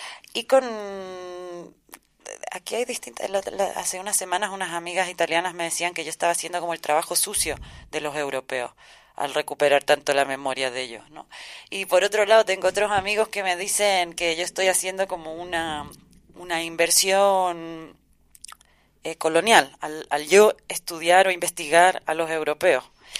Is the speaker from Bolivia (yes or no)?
no; Chile; now in Spain; como las dos somos de Chile, se trata un poco de eso